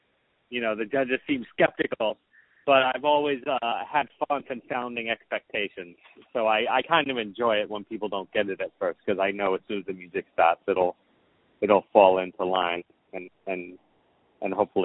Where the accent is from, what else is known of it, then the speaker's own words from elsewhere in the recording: Rhode Island, United States; Well, I'm from Rhode Island. I have a little bit of royal blood coming from Rhode Island.